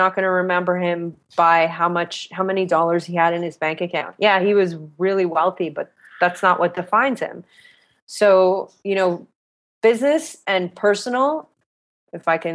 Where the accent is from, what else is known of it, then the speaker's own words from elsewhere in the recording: Toronto, Ontario, Canada; I'm from Toronto, and that's like one thing that's different from West Coast is like, I have to schedule everything.